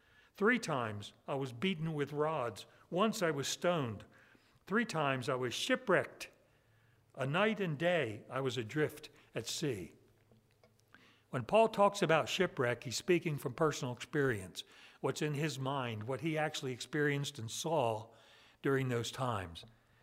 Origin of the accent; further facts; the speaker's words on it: Ocean City, United States; as I look at the history of this ship, the Scindia, that I was familiar with as a child growing up in Ocean City